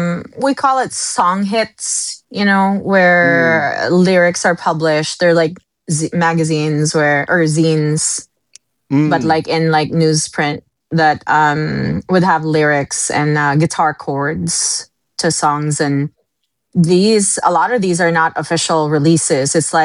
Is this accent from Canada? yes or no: no; Philippines; Well, it's also connected to growing up in the Philippines.